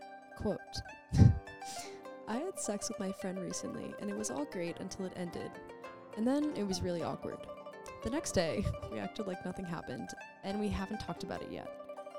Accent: New Jersey, United States; Well, I'm from New Jersey and, like, my town, especially, Rainbow Sidewalks.

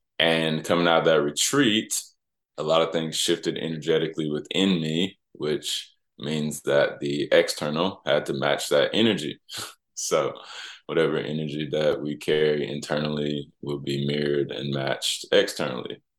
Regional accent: Nashville, Tennessee, United States; I hail from Nashville, Tennessee in the United States.

